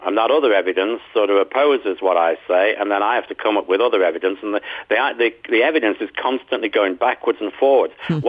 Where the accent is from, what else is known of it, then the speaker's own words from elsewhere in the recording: United Kingdom; I'm British, as you can tell from the way I talk. I'm not American.